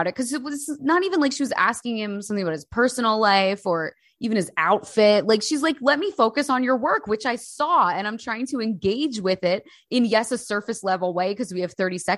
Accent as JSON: {"language": "English", "country": "United States", "lives_now": "United Kingdom", "said": "And as an American of blonde experience living in the UK"}